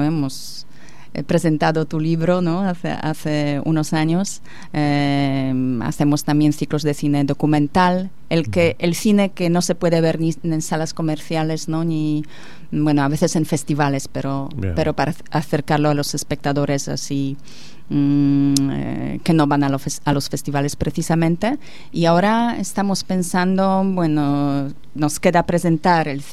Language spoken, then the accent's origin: Spanish; Poland; Porque yo soy polaca y es mi cultura